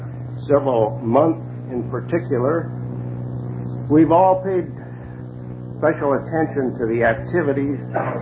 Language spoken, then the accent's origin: English; Sacramento, California, United States; I'm not from Los Angeles. I'm from Sacramento.